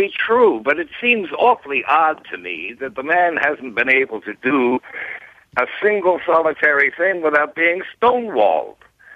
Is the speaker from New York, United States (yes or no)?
yes; New York City, New York, United States; born there; I was born in New York City, and I'm a Yankee.